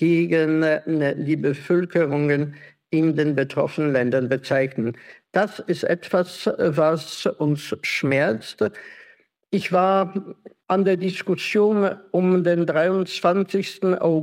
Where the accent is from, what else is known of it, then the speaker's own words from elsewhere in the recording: Kraków, Lesser Poland, Poland; Als Historiker zitiere ich auch einen Historiker aus meiner Heimatstadt, aus Krakau, aus dem 19. Jahrhundert